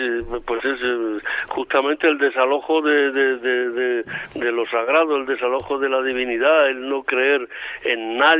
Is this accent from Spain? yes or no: yes; Spain; nosotros como españoles